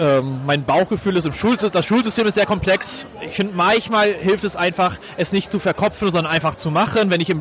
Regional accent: Iserlohn, North Rhine-Westphalia, Germany; born there; bin in Iserlohn geboren, arbeite jetzt in Bochum, habe meinen Teach-First-Einsatz in Hagen gemacht, im östlichen Ruhrgebiet.

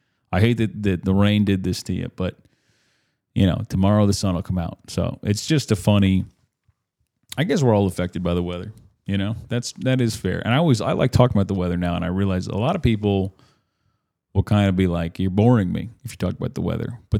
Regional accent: Florida, United States; I grew up in Florida, a little bit north of that. But it was nice to be home.

